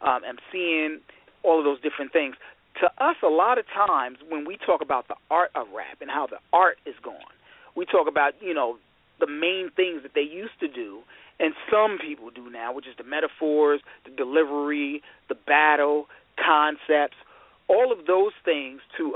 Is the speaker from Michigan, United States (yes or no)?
yes; Michigan, United States; I'm your host from Michigan … General Manager of Siren Media Group.